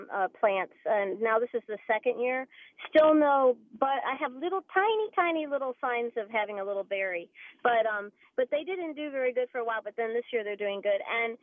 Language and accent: English; New York, United States; it makes me think of Loganberry juice that I grew up with up in New York State, and I never see it anymore.